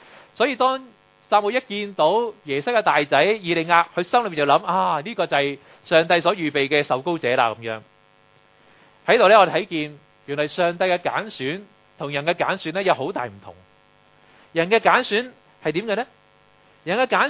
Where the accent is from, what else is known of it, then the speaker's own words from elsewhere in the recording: Hong Kong; 我哋香港人都好先敬羅衣後敬人